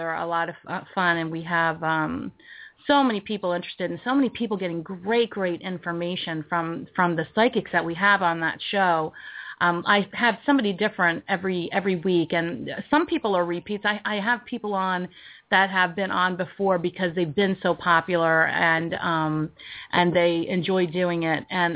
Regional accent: Pottstown, Pennsylvania, United States; He's from Lancaster, and I'm from the Pottstown area of Pennsylvania, so we are actually probably 45 minutes apart geographically

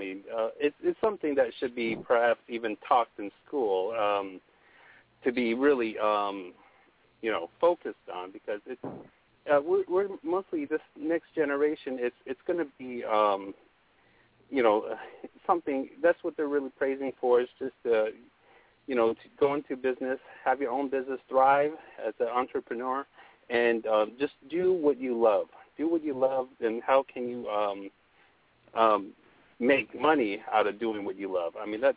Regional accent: Tuba City, Arizona, United States; And I could tell them, I'm from Tuba City.

